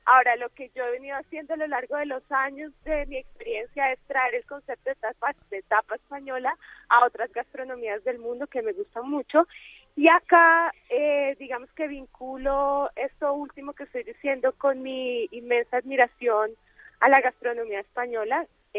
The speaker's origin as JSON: {"language": "Spanish", "region": "Bogotá", "country": "Colombia", "said": "materializar esas ideas aquí en mi país y particularmente en Bogotá, en mi ciudad"}